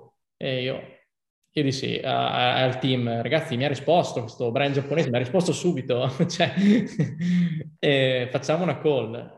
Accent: Emilia-Romagna, Italy; da buon romagnolo

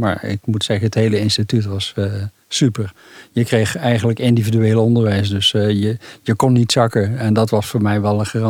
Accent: Bergen op Zoom, North Brabant, Netherlands; also born or lived in Halsteren, Netherlands; Wij woonden op de Halsterseweg. Toen nog net een stukje Halsteren. In 62 bij Bergen op Zoom gekomen.

